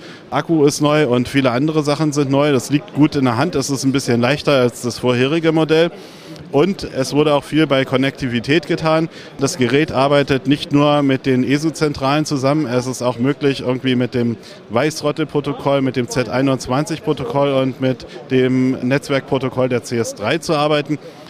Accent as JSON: {"language": "German", "region": "Berlin", "country": "Germany", "said": "irgendwie als Berliner kann man empfehlen, Wien, das dauert nicht so lange."}